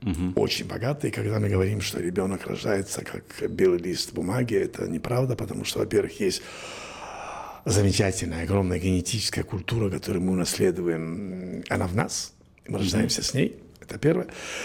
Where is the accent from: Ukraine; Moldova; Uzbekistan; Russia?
Uzbekistan; Samarkand, Samarqand Region; born there; first language Spanish; Russian is a second language; я родился в Самарканде, я родился в сене испанской колонии, все говорили по-испански, включая мама, которая знала испанский язык из университета.